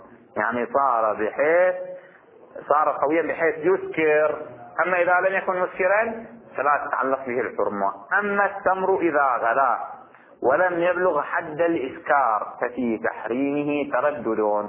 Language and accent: Arabic; Bahrain; عندنا في البحرين بعض الفقهاء